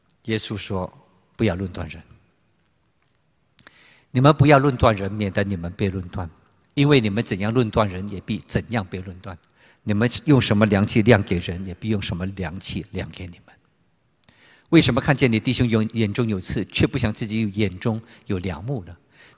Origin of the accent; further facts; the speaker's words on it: China; 富可勤可致富，俭可积财，俭则加富，奢则加贫，这是我们中国人说的。